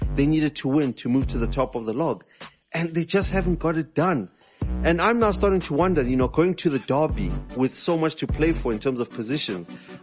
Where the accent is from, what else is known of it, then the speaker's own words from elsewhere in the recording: South Africa; as a South African, this is our biggest game